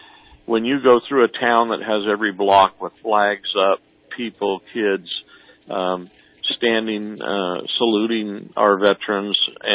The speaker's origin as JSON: {"language": "English", "town": "Redding", "region": "California", "country": "United States", "said": "It was easy to always say we're from Reading, but if people said, where are you coming from? I said the great state of Jefferson."}